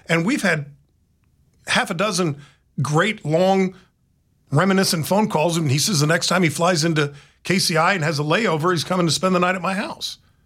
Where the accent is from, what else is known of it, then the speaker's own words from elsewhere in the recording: Fort Hood, Texas, United States; a dear friend who I grew up with in Fort Hood, Texas